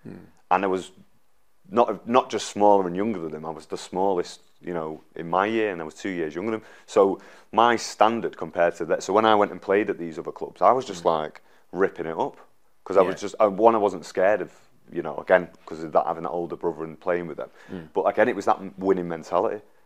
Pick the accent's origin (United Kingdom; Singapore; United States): United Kingdom; Manchester, North West England; you realise growing up in Manchester, the facilities and the standard is so high compared to other places.